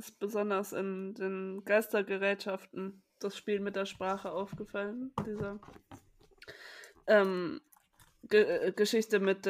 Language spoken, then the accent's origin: German; Southern Germany, Germany; Und ich als Süddeutsche, die... Ja, Saarländisch ist mir jetzt auch nicht so bekannt